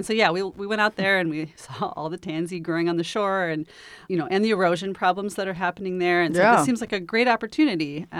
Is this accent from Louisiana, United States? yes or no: no; Twin Cities, Minnesota, United States; now in Duluth, United States; I grew up in the Twin Cities, but my husband and I moved to Duluth in 2004, and he grew up in Little Marais, so we feel like we're North Shore people.